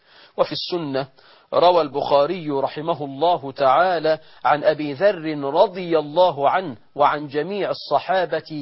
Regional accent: Egypt; اللهم اجعل بلدنا مصر أمنا أمانا

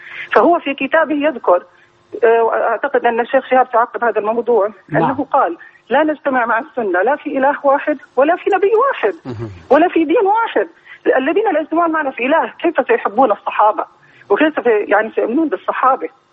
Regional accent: Palestine; بصراحة أنا فلسطينية لكن مصر هي مقدمة الأمة

